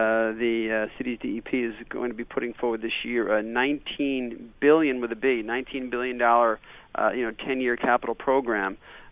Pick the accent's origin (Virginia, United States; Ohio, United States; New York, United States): New York, United States; Queens; Happy to be here, but actually, I'm from Queens, although Bronx is a great borough.